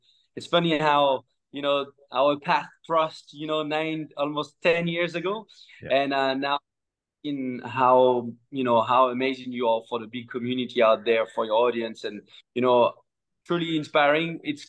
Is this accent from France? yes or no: yes; Auvergne-Rhône-Alpes, France; So I'm a Frenchie. I'm from France and you know, close to Lyon.